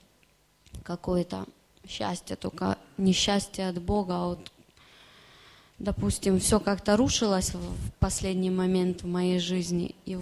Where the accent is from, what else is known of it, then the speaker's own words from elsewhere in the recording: Ukraine; now in Spain; я тоже украинка, живу в Испании уже 3 года.